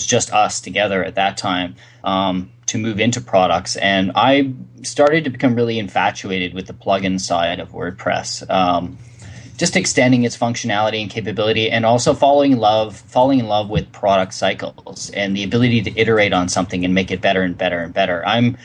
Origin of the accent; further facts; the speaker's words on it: Canada; We're just, you know, we're Canadians, we're very fri